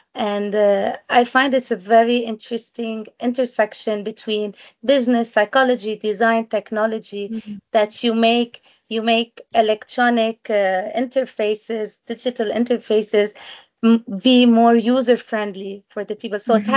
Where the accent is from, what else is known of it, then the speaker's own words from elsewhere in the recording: Lebanon; We try to visit home. Lebanon for me is every 2-3 years.